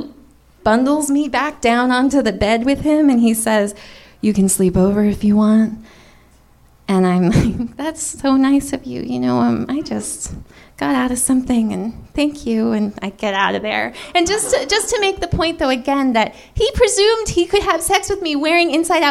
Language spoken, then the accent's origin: English; Santa Barbara, California, United States; I come from Santa Barbara, and there's this being there.